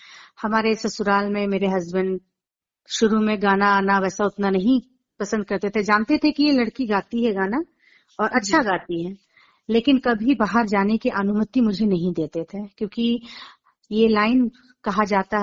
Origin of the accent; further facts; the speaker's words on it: Ranchi, Jharkhand, India; also born or lived in Jabalpur, India; और मैं रांची झारखंड से बिलोंग करती हूँ। और मेरा मेरी पैदाइश मध्य प्रदेश जबलपुर में हुई।